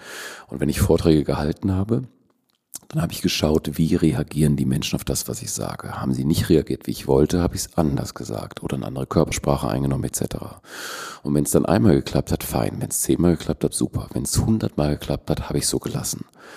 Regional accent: Germany; born there; Mein Vater ist Spanier, meine Mutter ist Deutsche. Ich bin aber in Deutschland geboren.

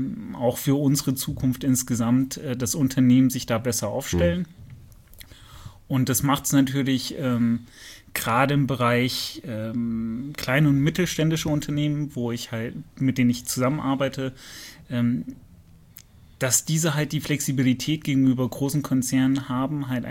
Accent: United States; also born or lived in Fulda, Germany; Bin als Kind sozusagen dann nach USA gegangen mit meinen Eltern und bin dort mehr oder weniger aufgewachsen, zur Schule gegangen und bin dann in 2000 wieder nach Fulda gekommen.

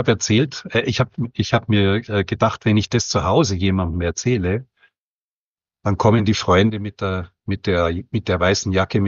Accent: Bavaria, Germany; Ich komme aus Bayern

